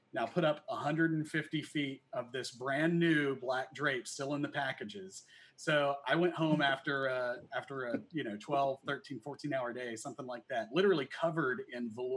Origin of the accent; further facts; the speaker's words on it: Chattanooga, Tennessee, United States; I grew up in Chattanooga, near Chattanooga, Tennessee.